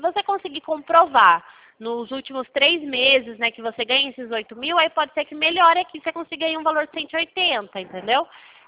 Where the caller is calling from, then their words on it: Pirassununga, São Paulo, Brazil; eu sou do Santander, só que eu falo de Pirassununga